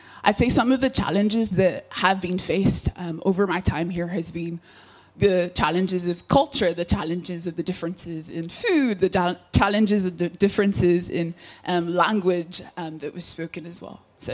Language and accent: English; Coleraine, Northern Ireland, United Kingdom; also born or lived in Nigeria; So my family and I, we moved from Nigeria about 12 years ago. We moved to Coleraine. So I've grown up in Coleraine. I grew up in Port Sturt, went to Port Sturt Primary School, and then went to Loretta College